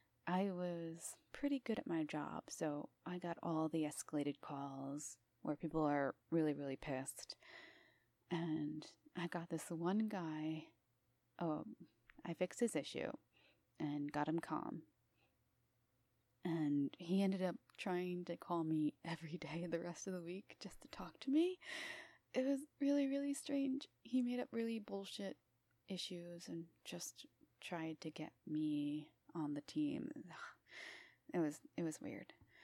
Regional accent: East Coast, United States; I'm from the United States. East Coast, to be vaguely specific. Do I sound like I'm from anywhere else?

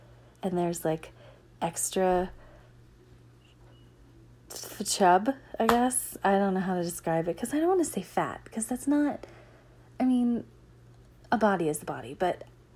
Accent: the South, United States; accent: Southern; I typically don't do accents because I don't care for my southern accent, honestly, but some people like it.

